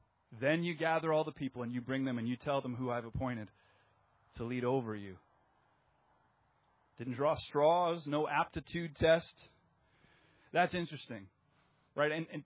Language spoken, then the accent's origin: English; Canada; I'm a Canadian.